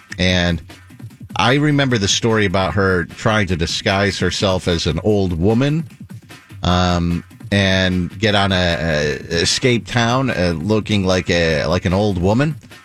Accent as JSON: {"language": "English", "town": "Las Vegas", "region": "Nevada", "country": "United States", "tie": "born or raised there", "said": "It was a big story when I grew up in Las Vegas."}